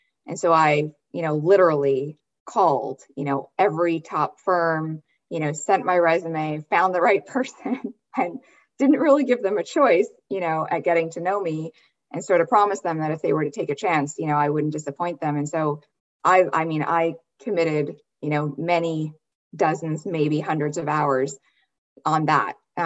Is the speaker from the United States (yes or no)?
yes; Connecticut, United States; So I grew up in Connecticut in the US in a small town. I'm Indian by background.